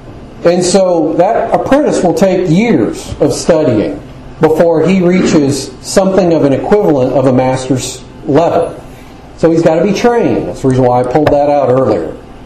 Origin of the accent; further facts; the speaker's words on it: Florida, United States; I have a little bit of an encounter with this myself growing up in Florida.